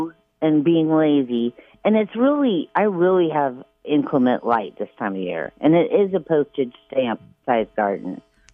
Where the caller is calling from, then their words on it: Oregon, United States; I'm calling from Southern Oregon Coast.